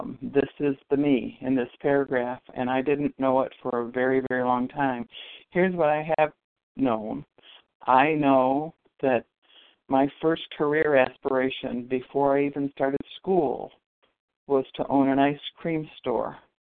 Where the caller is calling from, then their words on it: New York, United States; I'm calling from Western New York, and I can identify with many things here.